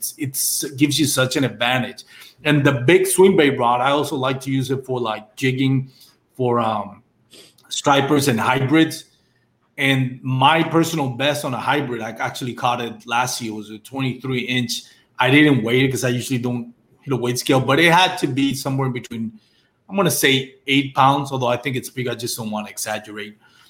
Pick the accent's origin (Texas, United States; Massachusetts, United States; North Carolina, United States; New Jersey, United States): Texas, United States; since I'm from Texas, and I know most of my listeners on my podcast are from Texas